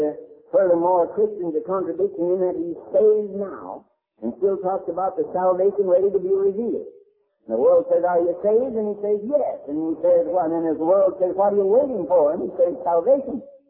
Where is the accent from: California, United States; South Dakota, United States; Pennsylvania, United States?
Pennsylvania, United States; born there